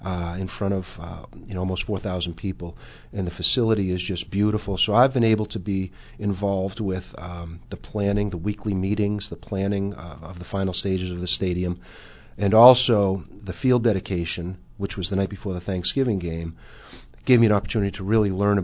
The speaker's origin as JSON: {"language": "English", "town": "Somersworth", "region": "New Hampshire", "country": "United States", "tie": "born or raised there", "said": "Somersworth, New Hampshire is where I grew up, and I played basketball and baseball at Plymouth State."}